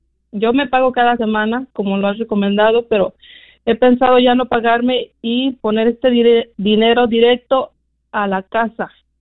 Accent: Michoacán, Mexico; now in New York, United States; Soy de Michoacán y radico en Nueva York.

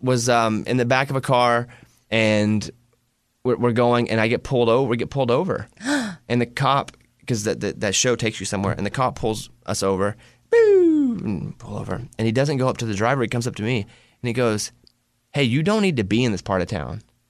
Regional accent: Mountain Pine, Arkansas, United States; Again, I'm from Mountain Pine, Arkansas, population 700. I'm a food stamp kid.

